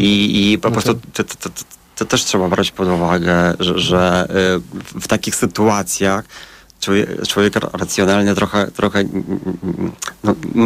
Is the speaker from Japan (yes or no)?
no; Belarus; now in Poland; chociaż byłem urodzony w innym kraju, mieszkam w innym kraju, ale to tam dzieciństwo spędziłem na Białorusi.